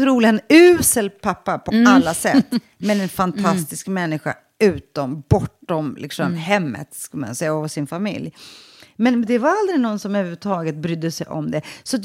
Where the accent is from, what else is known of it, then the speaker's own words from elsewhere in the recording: Stockholm, Stockholm County, Sweden; jag växte upp i Sveriges fattigaste förort i Rinkeby med liksom föräldrar som jag såg upp till, men som alla såg ner på. De var städare.